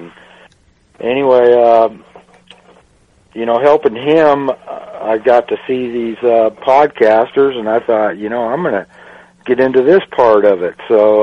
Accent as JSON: {"language": "English", "region": "Pacific Northwest", "country": "United States", "tie": "born or raised there", "also_born_or_lived": "Texas", "moved": "as an adult", "said": "I was born and raised in the Northwest, but many years ago, when I left home and left the country, I went to the big city"}